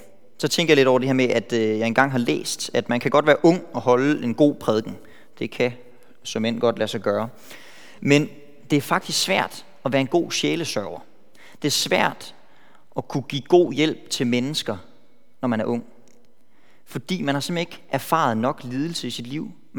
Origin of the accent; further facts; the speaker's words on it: Silkeborg, Central Denmark Region, Denmark; also born or lived in Iringa, Tanzania; jeg er missionærbarn fra Tanzania, i Ringa, så det er også på plads. Og så i 2003, der vendte vi hjem til Danmark og har boet i Silkeborg. Det er Jylland.